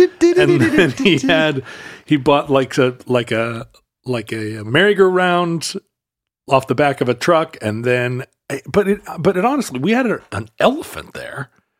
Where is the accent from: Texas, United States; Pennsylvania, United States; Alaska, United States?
Alaska, United States; I saw that growing up in Alaska a lot.